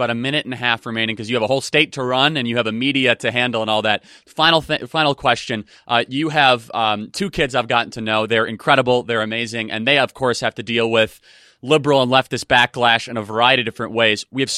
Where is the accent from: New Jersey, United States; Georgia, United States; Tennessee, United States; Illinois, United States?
Illinois, United States; especially for my home state of Illinois, that are backwards, broken, basically bankrupt as it is.